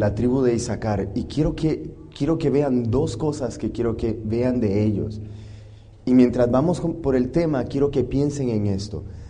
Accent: California, United States; also born or lived in Costa Rica / Puerto Rico; Vengo de California, puedo decirles un poco de mí. Estudié en Costa Rica, en la Universidad Adventista de Costa Rica, también estuve en Puerto Rico, en la Universidad Adventista de Puerto Rico. Y después terminé terapia física en Loma Linda.

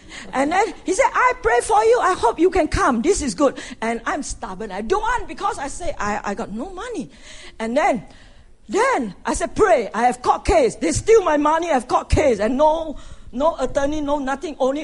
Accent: California, United States; English is a second language; And I say, hey, I come from Southern California, Lomina too.

